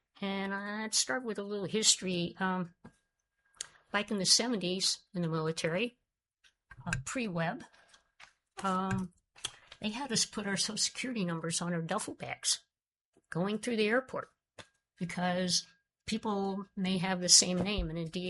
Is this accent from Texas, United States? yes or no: no; Juneau, Alaska, United States; from Juneau